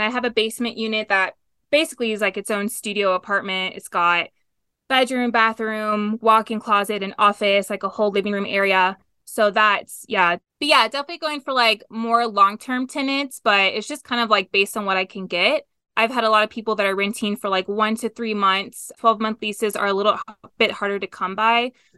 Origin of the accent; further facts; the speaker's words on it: Houston, Texas, United States; No, I'm actually from Texas, Houston, Texas.